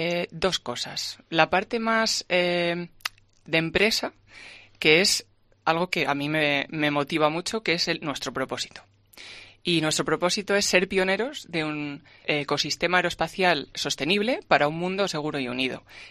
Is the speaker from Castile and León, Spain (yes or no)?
yes; León, Castile and León, Spain; also born or lived in Germany; Soy de León al 100%, al 200%.